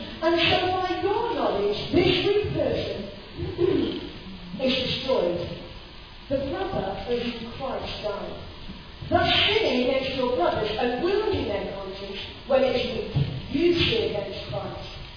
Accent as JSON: {"language": "English", "region": "Wales", "country": "United Kingdom", "said": "I'm Welsh, for those of you who don't know"}